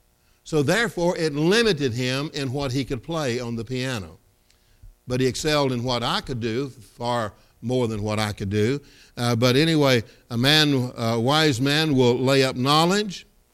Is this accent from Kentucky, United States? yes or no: yes; Kentucky, United States; That's what you get from growing up in Kentucky, okay?